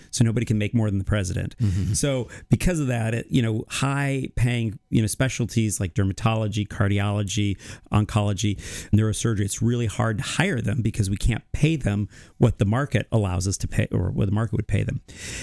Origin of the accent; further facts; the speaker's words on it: Iowa, United States; I mean, I'm from Iowa. Would I be here otherwise? I don't know. Probably not. But I left, trained in Utah, and I'm like, well, I kind of like Iowa. I'm going to come back.